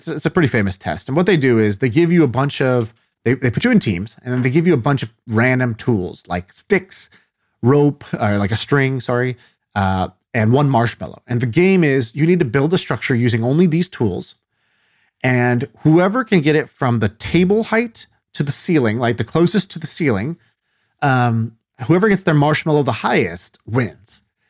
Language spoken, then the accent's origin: English; Indonesia; also born or lived in China; I grew up in Indonesia and China, a bunch of different places.